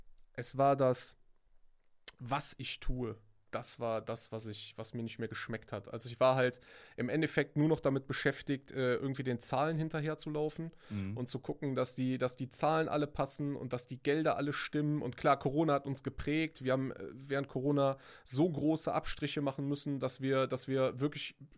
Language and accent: German; Rhineland, Germany; Sogar bei uns im Rheinland sind die Menschen sehr distanziert.